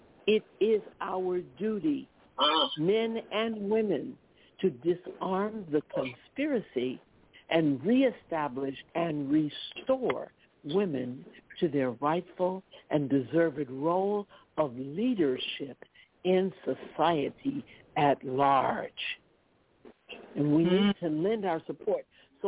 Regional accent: New York, United States; I'm from New York.

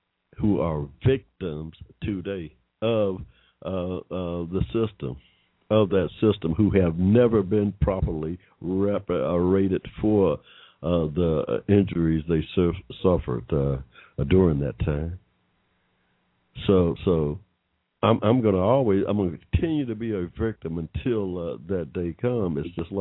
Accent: Georgia, United States; I was born here in Georgia in 1945. For my first 9 years until 1954, I had no 14th Amendment rights protections here in Georgia.

